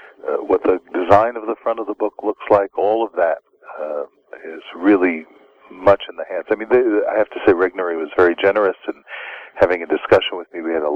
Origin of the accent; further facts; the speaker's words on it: Brooklyn, New York, United States; Well, I grew up in Brooklyn, New York, and it was the New York of the 50s.